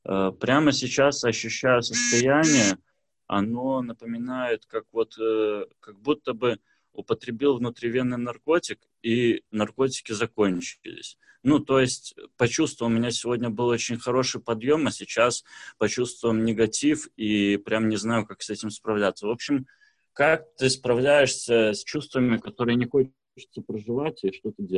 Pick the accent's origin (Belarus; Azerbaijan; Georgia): Belarus; Minsk; Я из Минска.